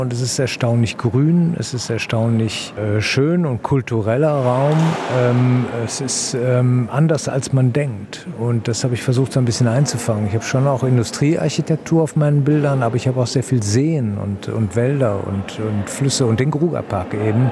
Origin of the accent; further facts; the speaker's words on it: Wesel, North Rhine-Westphalia, Germany; also born or lived in Düsseldorf; Ich bin in Wesel aufgewachsen die ersten Jahre, bin dann nach Düsseldorf gezogen mit meinen Eltern.